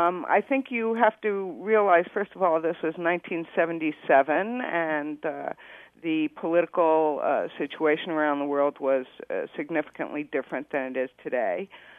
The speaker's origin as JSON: {"language": "English", "region": "Rio de Janeiro", "country": "Brazil", "tie": "born or raised there", "also_born_or_lived": "New York", "first_language": "Portuguese", "second_language": "English", "said": "Although I was born in New York, I grew up in Rio de Janeiro, Brazil, and so I'm considered a native speaker of Portuguese."}